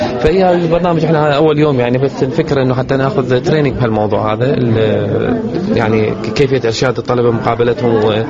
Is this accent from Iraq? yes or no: yes; Iraq